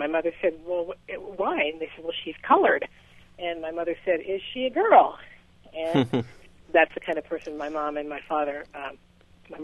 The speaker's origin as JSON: {"language": "English", "town": "Portland", "region": "Oregon", "country": "United States", "lives_now": "Kansas City, United States", "said": "I'm actually originally from Portland, Oregon, which is where I was adopted."}